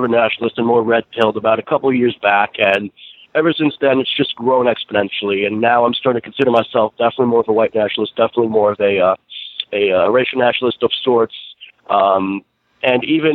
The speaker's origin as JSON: {"language": "English", "region": "New York", "country": "United States", "tie": "born or raised there", "said": "I was born and raised in New York, and lived there for a good part of my life."}